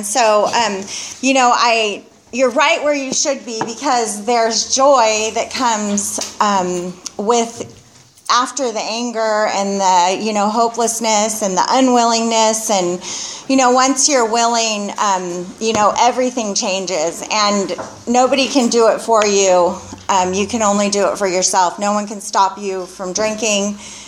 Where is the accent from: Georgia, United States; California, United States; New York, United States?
California, United States; Goleta; I grew up in Goleta and then, but Santa Barbara, same thing.